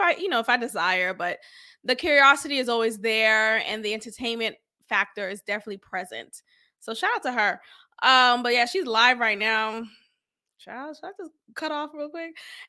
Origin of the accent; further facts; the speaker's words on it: Boston, Massachusetts, United States; But I could talk about Boston because I'm from Boston.